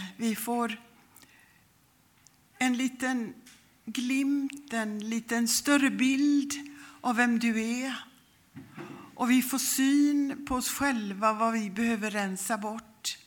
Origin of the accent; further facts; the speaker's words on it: India; och då tänker jag på min barndom i Indien